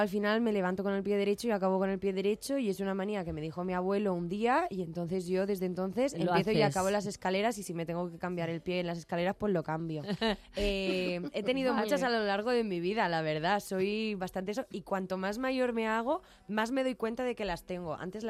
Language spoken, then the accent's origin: Spanish; Madrid, Community of Madrid, Spain; Yo soy muy madrileña en ese sentido